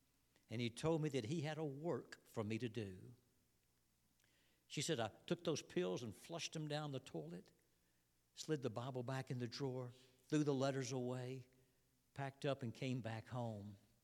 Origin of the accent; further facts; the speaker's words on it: Georgia, United States; back in my hometown in Georgia